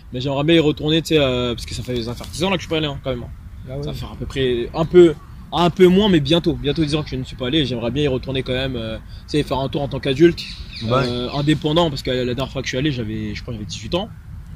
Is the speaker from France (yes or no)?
yes; France; born there; parce que je suis né ici en France